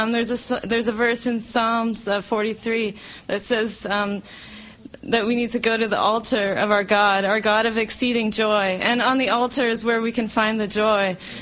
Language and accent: English; Sacramento, California, United States; from Sacramento. I'll be migrating to Europe tomorrow, actually.